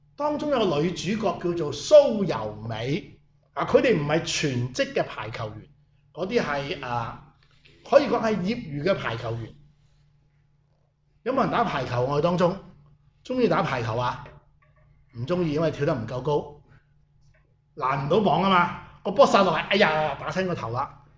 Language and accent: Cantonese; Guangdong, China; 即系我哋广东人讲嘅就系你自己攞嚟衰啊